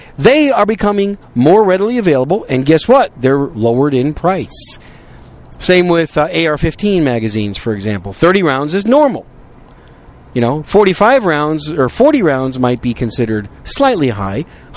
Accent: Wisconsin, United States; also born or lived in New York City; I was born in New York City, raised very modestly in Wisconsin, grew up most of my life in a modest household in Wisconsin

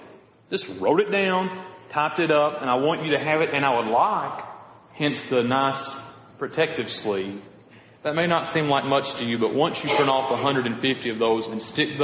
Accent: Piedmont, United States; I am from Piedmont. Nobody's ever going to accuse me of trying to sound fancy, and I won't stand for it.

